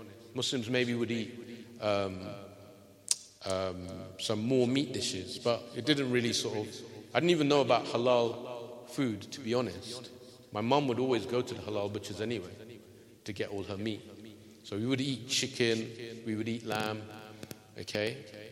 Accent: London, United Kingdom; I grew up in London. Multicultural.

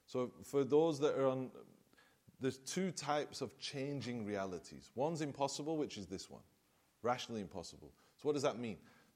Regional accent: Blackburn, North West England, United Kingdom; So I'm new in Damascus, right? I'm from Blackburn, I'm from here.

